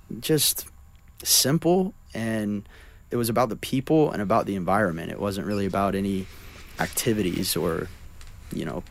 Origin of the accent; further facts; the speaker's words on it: Oklahoma, United States; I was checking out of a store or something, and they were like, you talk different than we talk, and where are you from? It's like, I'm from Oklahoma.